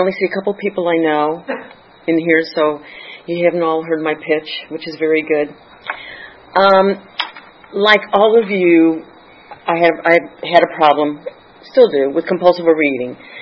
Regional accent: St. Louis, Missouri, United States; born there; I was born in St. Louis

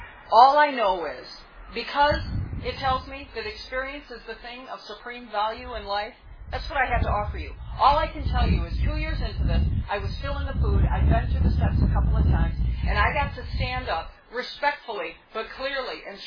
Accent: Michigan, United States; because I'm from Michigan.

